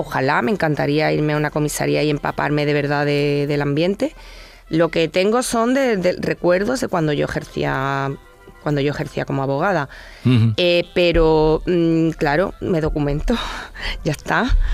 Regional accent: Villanueva de San Juan, Andalusia, Spain; also born or lived in Sevilla; Yo soy de Villanueva de San Juan, pero con 14 años me fui a Sevilla y he vivido toda mi vida en Sevilla.

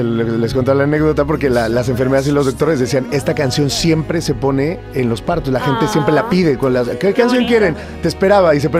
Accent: Valladolid, Yucatán, Mexico; now in Spain; Que ni siquiera en México tengo el acento tan marcado como, tampoco, como el mexicano. Sí, tengo muy neutro. Y probablemente sea porque cuando vine aquí también hice el acento castellano neutro.

